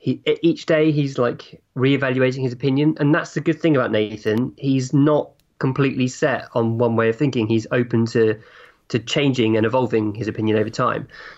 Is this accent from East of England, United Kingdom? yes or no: yes; Hemel Hempstead, East of England, United Kingdom; Hemel Hempstead